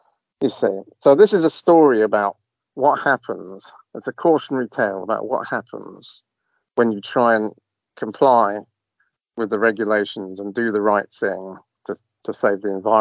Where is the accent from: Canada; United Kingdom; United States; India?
United Kingdom; Fulham, London; also born or lived in Hammersmith / Chiswick; now in Plymouth, United Kingdom; I'm a freelance journalist. I'm from London, originally, from the west of London, born in Hammersmith, and I grew up in Fulham, and then we moved to Chiswick, which so I've been around quite a lot.